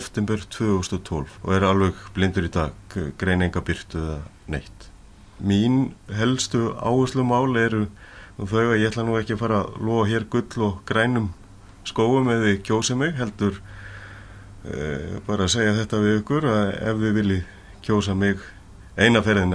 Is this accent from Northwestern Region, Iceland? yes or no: no; Reykjavík, Capital Region, Iceland; born there; Ég er fæddur í Reykjavík árið 1971, 11. febrúar